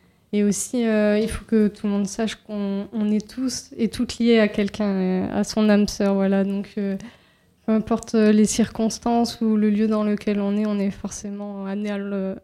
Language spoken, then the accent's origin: French; Amiens, Hauts-de-France, France; je venais d'Amiens